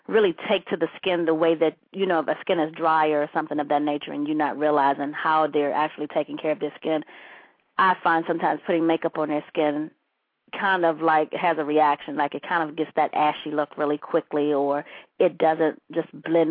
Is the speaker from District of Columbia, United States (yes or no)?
yes; Washington, District of Columbia, United States; I am from the Washington, D.C. area.